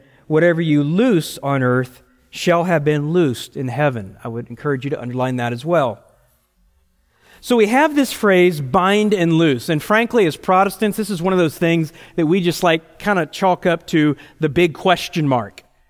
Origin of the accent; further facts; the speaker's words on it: Texas, United States; We're in a Texas restaurant, and I'm a Texan. It's my check.